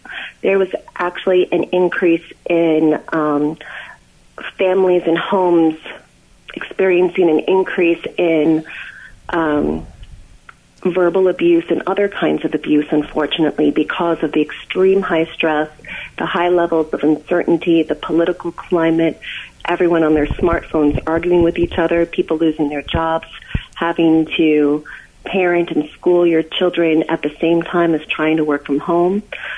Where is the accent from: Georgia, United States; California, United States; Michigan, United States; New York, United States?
New York, United States; Syosset; I grew up in Syosset, Long Island. It was a very high-achieving high school.